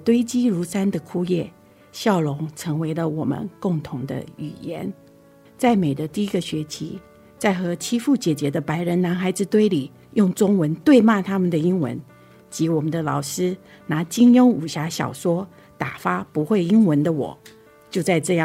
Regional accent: Taiwan; now in United States; 我的家乡台湾，那是我的起源地。若干年后，我自己带着两个小孩回台，

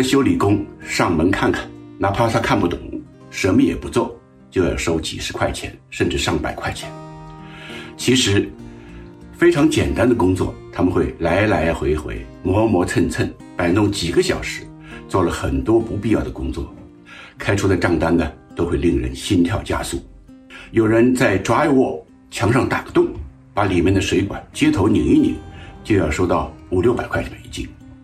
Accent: Shanghai, China; moved away as an adult; now in United States; 30多年前，我从上海来到美国，在国内我做过科技和文学期刊的编辑。来美国以后呢，从事过很多不同的行业。

